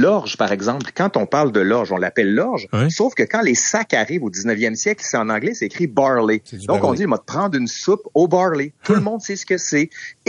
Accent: Quebec City, Quebec, Canada; accent: Quebec City; Moi, j'ai un accent de la ville de Québec, je l'assume

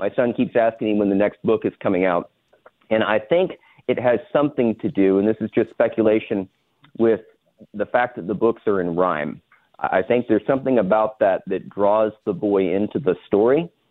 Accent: Oklahoma, United States; Now, growing up in Oklahoma, I just didn't really know any Catholics.

